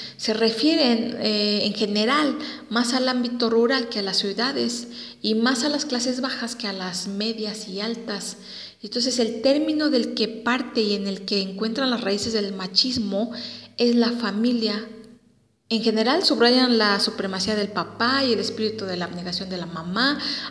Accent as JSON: {"language": "Spanish", "country": "Mexico", "said": "sobre todo como mexicanos. Lamentablemente existe mucho de esta problemática en nuestro país."}